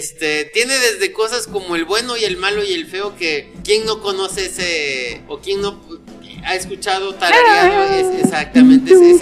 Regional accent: Mexico; es un género que se me hace muy cercano a nosotros como mexicanos

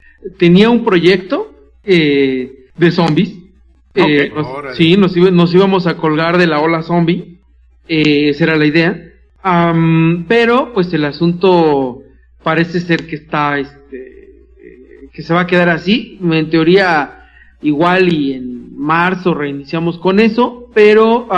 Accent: Mexico; Tal cual como lo veríamos nosotros como mexicanos, ¿no? Porque al final... aquí no tenemos muchas armas

